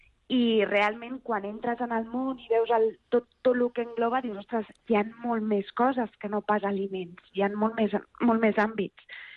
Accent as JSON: {"language": "Catalan", "town": "La Seu d'Urgell", "region": "Catalonia", "country": "Spain", "said": "jo soc aquí de la Seu"}